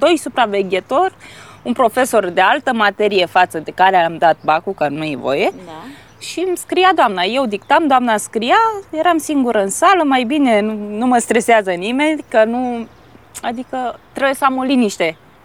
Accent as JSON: {"language": "Romanian", "town": "Craiova", "region": "Dolj", "country": "Romania", "said": "am 33 de ani, sunt din Craiova."}